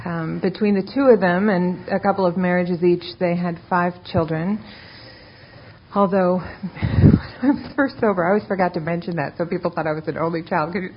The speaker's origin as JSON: {"language": "English", "town": "Beverly Hills", "region": "California", "country": "United States", "tie": "born or raised there", "said": "I was born and raised in Beverly Hills. 90210 is the zip code of my birth."}